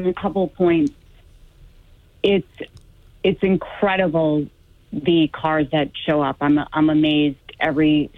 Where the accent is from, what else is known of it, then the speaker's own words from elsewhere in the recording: New Bedford, Massachusetts, United States; now in Boston, United States; I grew up in New Bedford, but I live in the Boston area now.